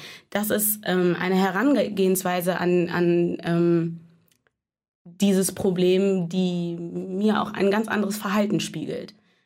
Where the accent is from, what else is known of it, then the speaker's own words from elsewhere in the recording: Bergisch Gladbach, North Rhine-Westphalia, Germany; also born or lived in Addis Ababa; ich komme aus Bergisch Gladbach bei Köln, gebürtig aus Addis Abeba, Äthiopien.